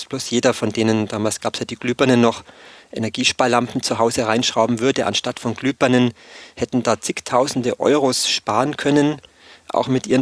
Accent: Thalkirchdorf, Bavaria, Germany; das war im Dorf, wo ich herkomme, im Allgäu in Thalkirchdorf, auf der Brücke

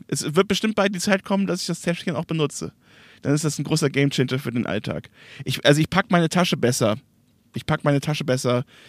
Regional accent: Bonn, North Rhine-Westphalia, Germany; in meiner Heimat in Bonn

